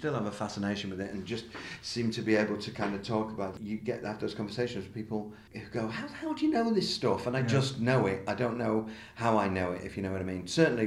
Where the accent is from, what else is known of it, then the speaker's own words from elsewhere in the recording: Manchester, North West England, United Kingdom; born there; I was born in Manchester to kind of working-class parents